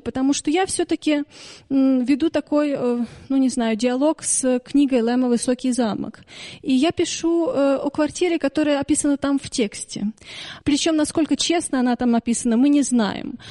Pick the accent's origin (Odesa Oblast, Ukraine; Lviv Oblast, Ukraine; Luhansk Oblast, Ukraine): Lviv Oblast, Ukraine; Lviv; born there; хотя я родилась во Львове